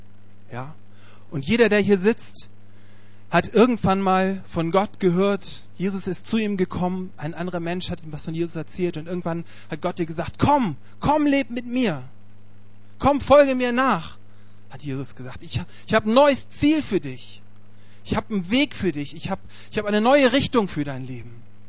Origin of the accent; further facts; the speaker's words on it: Hamburg, Germany; now in Cologne, Germany; ich komme ursprünglich aus Hamburg, wohne jetzt seit ein paar Jahren in Köln